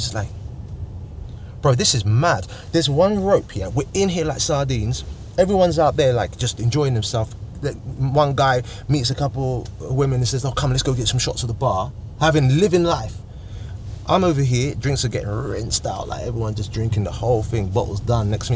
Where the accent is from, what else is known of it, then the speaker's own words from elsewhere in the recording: Edinburgh, Scotland, United Kingdom; I put it back to growing up in the Holyrood council estate and understanding the value of things and being able to just have that humble beginnings